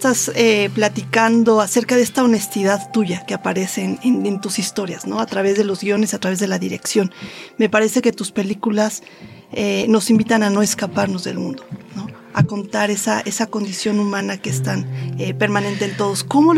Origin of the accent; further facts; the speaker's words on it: Mexico; bueno, así somos los mexicanos, pero después las vuelvo a ver y digo